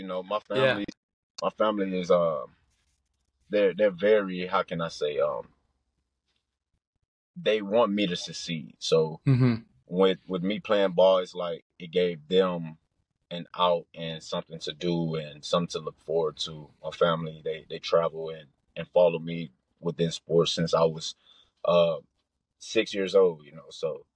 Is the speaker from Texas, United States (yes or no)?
yes; Beaumont, Texas, United States; Yeah, that's my hometown.